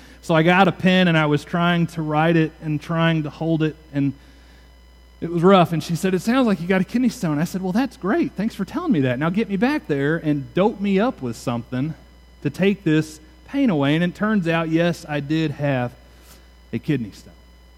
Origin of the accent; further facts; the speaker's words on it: United States; And it's unfortunate that as American Christians, we tend to overemphasize our independence.